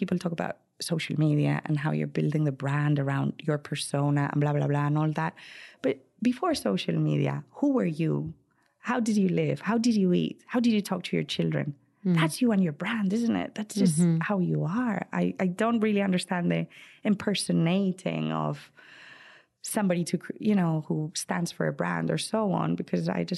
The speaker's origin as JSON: {"language": "English", "town": "Madrid", "region": "Community of Madrid", "country": "Spain", "lives_now": "United States", "said": "So I'm talking about Spanishness because that's where I come from. I was born in Madrid"}